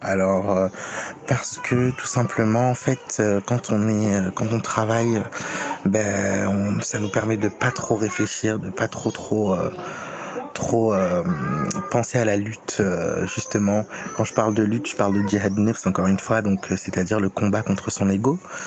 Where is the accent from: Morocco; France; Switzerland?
Morocco; je suis marocain.